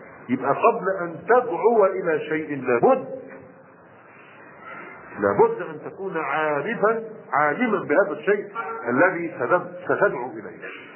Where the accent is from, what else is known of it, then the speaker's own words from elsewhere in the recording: Egypt; أنا رجل مصري عارف إخوان المصريين، عارف طبائعهم، عارف اللي همهم، عارف منين كلهم، واخد بالك، عارف اللغه بتاعتهم، بتحدث بلغتين سواء كانت لغه عربيه او لغه عاميه.